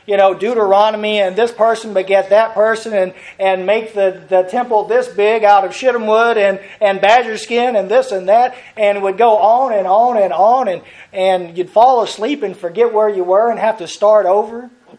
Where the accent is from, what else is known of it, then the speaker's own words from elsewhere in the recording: Virginia, United States; Yeah, I'm an American. I'm a Virginian.